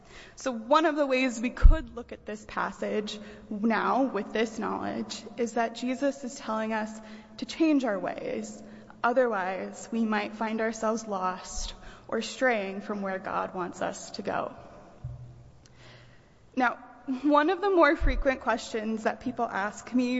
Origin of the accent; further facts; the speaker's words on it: Beaverton, Oregon, United States; I'm originally from Beaverton, Oregon